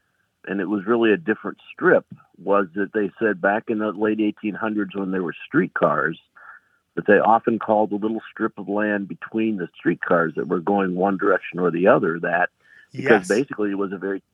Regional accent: Akron, Ohio, United States; I got thinking about a term that was used back in my hometown of Akron, Ohio, and I have never heard it used anywhere else before.

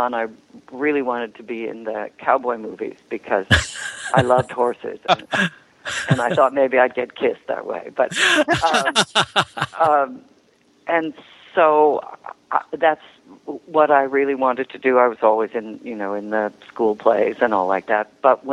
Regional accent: Oakland, California, United States; also born or lived in San Francisco; I was born in San Francisco in 1945. My dad was in the war in the Pacific, and I grew up in the Bay Area, finally we moved in the sixth grade. We moved to Oakland on Fruitvale Avenue

